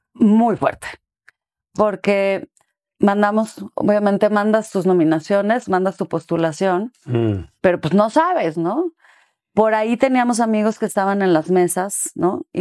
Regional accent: Mexico; no soy de Mérida, no soy de la península de Yucatán, no soy maya. Pero a fin de cuentas somos un mismo país

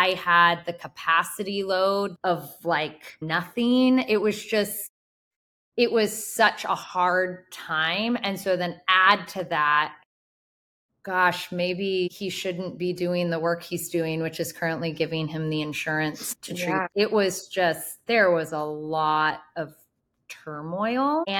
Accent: California, United States; And we're originally from the California area, or at least I am.

